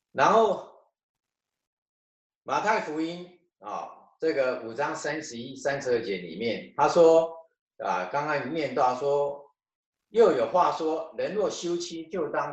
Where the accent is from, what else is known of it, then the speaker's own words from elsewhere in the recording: Taiwan; 我们从台湾来的